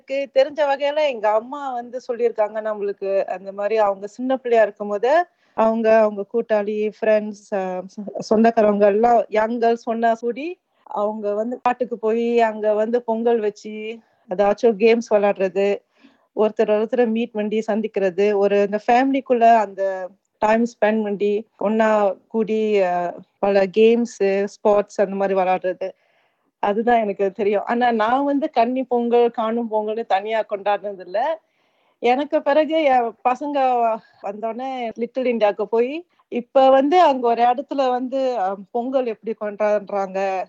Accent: Singapore; now in Sydney, Australia; நான் சிங்கப்பூர்ல பிறந்து வளர்ந்தவன். இப்போ சிட்னியில வந்து 7 வருஷமா இருக்கிறேன்.

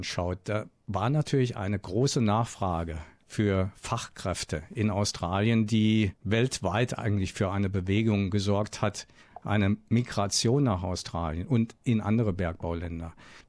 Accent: Saarland, Germany; Ich bin im Saarland groß geworden

